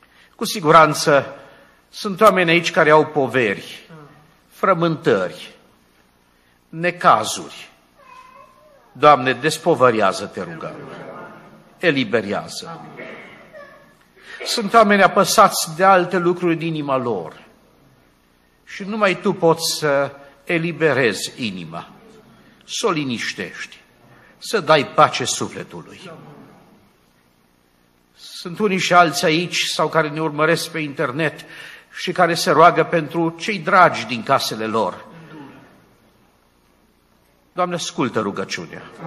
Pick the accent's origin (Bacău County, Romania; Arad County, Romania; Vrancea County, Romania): Arad County, Romania; Arad; also born or lived in Constanța; deloc sunt din Arad, că prin Harul lui Dumnezeu m-am căsătorit și am slujit la Constanța și timp de 16 ani am păstorit bisericile din Dobrogea, din Constanța